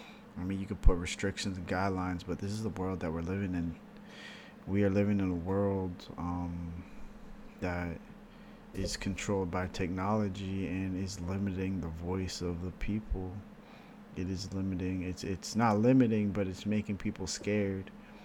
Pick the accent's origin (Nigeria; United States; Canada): Canada; I'm not American, to say the least. I'm from Canada. We just celebrated Canada Day.